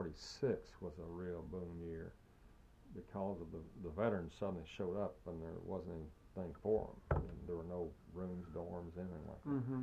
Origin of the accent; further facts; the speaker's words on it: Frankfurt, Hesse, Germany; moved away; My father had been in government in Frankfurt. We came from Frankfurt here, actually.